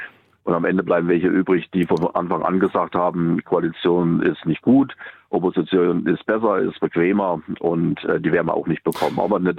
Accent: Thuringia, Germany; ich glaube, wir sind als Thüringer sowieso dafür bekannt

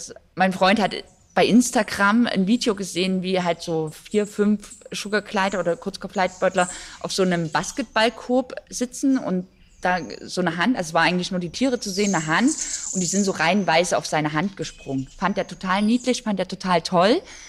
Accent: Saxony, Germany; Ich komme ja nicht direkt aus Dresden, sondern aus einer kleinen Stadt. So mittlerweile ist es ein bisschen größer geworden, aber da kennt halt auch jeder jeden so.

